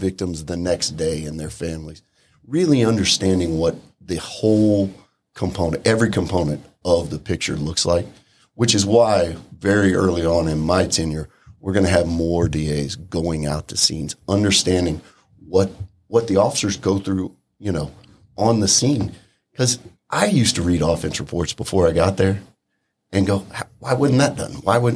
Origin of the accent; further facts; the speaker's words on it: Houston, Texas, United States; Lifelong Houstonian. Born and raised in Houston, Harris County.